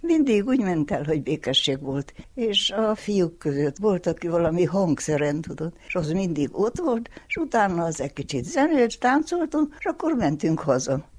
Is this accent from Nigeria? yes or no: no; Küküllődomb, Mureș County, Romania; Dombon születtem, Kükölődombon. Fölműves szülők voltak a szüleim, és 4 gyerekük volt. És ott nőttünk fel.